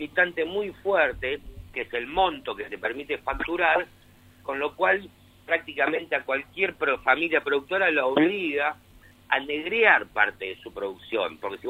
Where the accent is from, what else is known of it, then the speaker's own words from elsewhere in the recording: Buenos Aires, Argentina; born there; Yo nací en Buenos Aires.